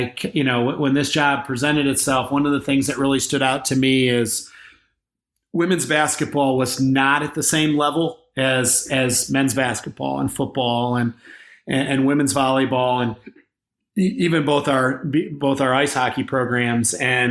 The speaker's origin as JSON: {"language": "English", "region": "Midwest", "country": "United States", "tie": "born or raised there", "said": "it's growing up in the Midwest, I think, you know, it's a I think there's a genuineness"}